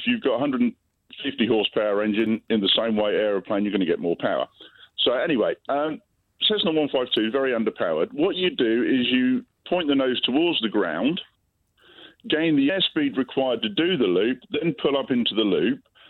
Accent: England, United Kingdom; No, I'm English.

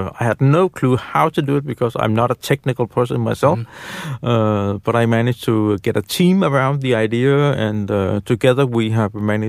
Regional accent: Denmark; English is a second language; I come from Denmark, it's a very small country

